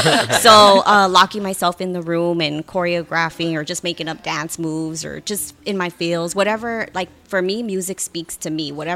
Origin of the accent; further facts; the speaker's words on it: El Paso, Texas, United States; moved away; No, we're actually both born and raised in El Paso, Texas. And we moved out here. I moved out here back in 2001, 2002.